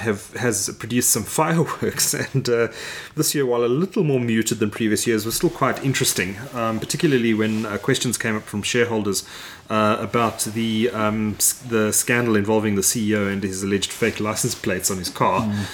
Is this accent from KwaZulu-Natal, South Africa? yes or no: yes; Durban, KwaZulu-Natal, South Africa; But I was a big fan when I was growing up in Durban